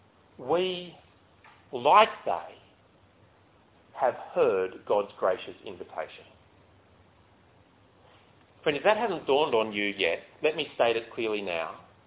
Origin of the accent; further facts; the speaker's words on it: Australia; we enjoy a very high level of literacy growing up in Australia or in the developed world.